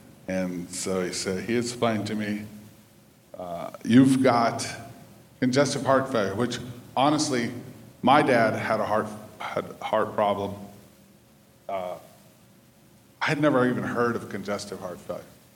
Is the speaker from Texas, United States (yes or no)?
yes; Texas, United States; I'm from West Texas. I've never been sick. And I'm not going to be sick now.